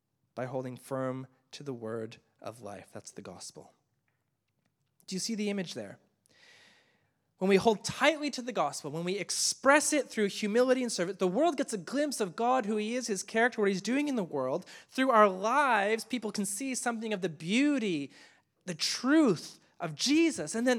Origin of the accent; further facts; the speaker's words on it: Canada; everything I loved about growing up in Canada